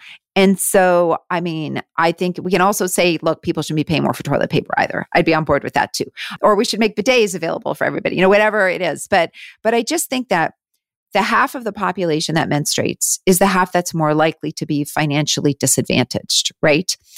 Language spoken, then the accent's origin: English; Canada; now in United States; I live down here, but I am still Canadian. So very much Canadian. And we are looking at moving back.